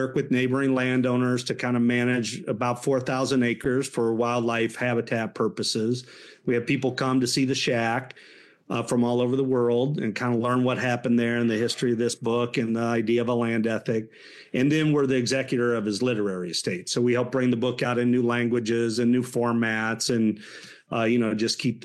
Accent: Illinois, United States; So I grew up in Central Illinois.

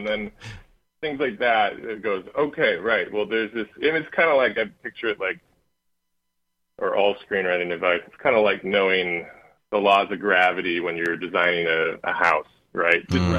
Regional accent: Tomah, Wisconsin, United States; So a friend I grew up with in Toma, who graduated from the Toma High School

